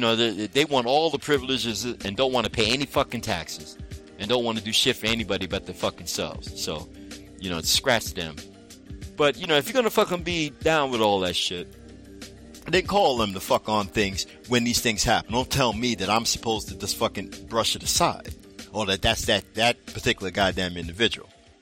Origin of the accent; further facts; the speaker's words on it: India; And as an Indian, I can fucking say that.